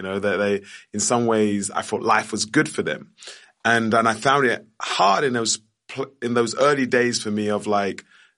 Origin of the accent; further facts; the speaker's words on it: Plaistow, London, United Kingdom; born there; I was born in Plaistow, East London, and I still go to the same barbers, Mr. T's on the Barking Road.